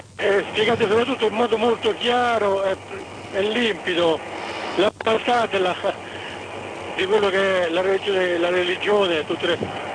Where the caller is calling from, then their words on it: Viterbo, Lazio, Italy; Io sono di Viterbo.